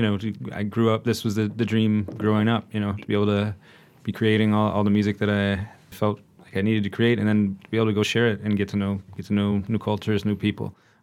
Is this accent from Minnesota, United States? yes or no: yes; Minneapolis, Minnesota, United States; now in Mexico City, Mexico; I was like, man, I'm from Minneapolis. I don't get moved to Mexico City.